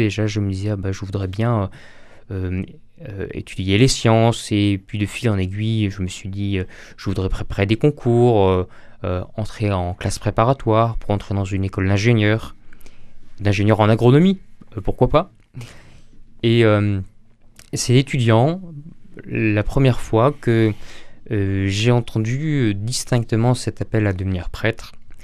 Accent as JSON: {"language": "French", "town": "Le Puy-en-Velay", "region": "Auvergne-Rhône-Alpes", "country": "France", "tie": "born or raised there", "said": "Et j'ai grandi au Puy-en-Velay. Ce lieu m'a beaucoup marqué et a beaucoup compté, je crois, dans ma vocation."}